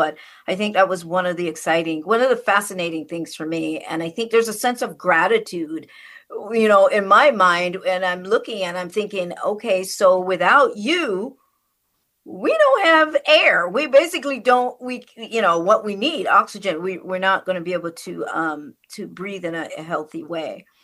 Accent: Westmoreland, Jamaica; born there; I was born in Jamaica, in Westmoreland, in an area where it was very forest, you know, it's very forest-like, very much so, you know, so it's raining all the time.

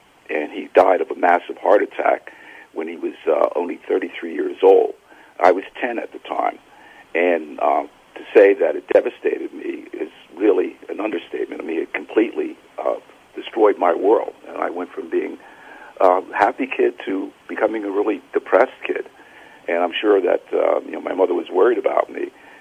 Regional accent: Bronx, New York, United States; I was the oldest of four children, and I grew up in the Bronx, New York.

